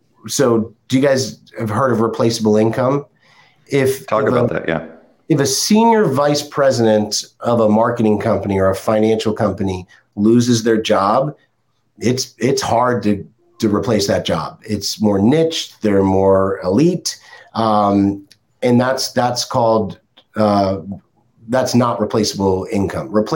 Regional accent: New Jersey, United States; I'm a former Jersey boy. I grew up in New Jersey.

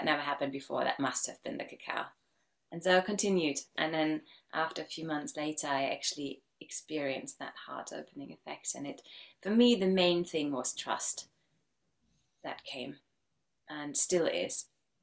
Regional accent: Germany; also born or lived in Iceland; So, I'm originally from Germany

